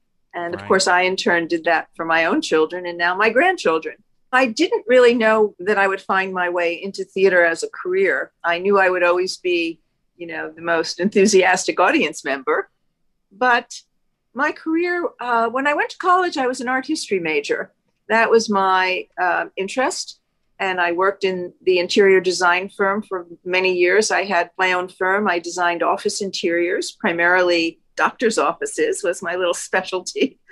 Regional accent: New Jersey, United States; I grew up in New Jersey, which was close enough to New York, so that a special treat was really to come with my family and see a Broadway musical.

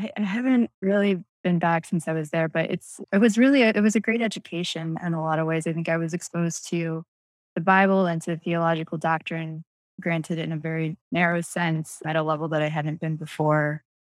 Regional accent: Midwest, United States; also born or lived in Michigan / Wisconsin / Illinois; I grew up mostly in the Midwest. My family moved around a lot. We were in Michigan, Wisconsin, Illinois.

